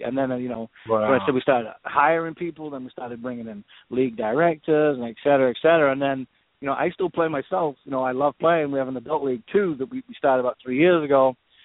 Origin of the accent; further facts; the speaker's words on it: England, United Kingdom; moved away as an adult; now in United States; I know my accent's gone a bit, but I'm from England. I've been in America 12 years. I married an American lady, but I went to high school and college in England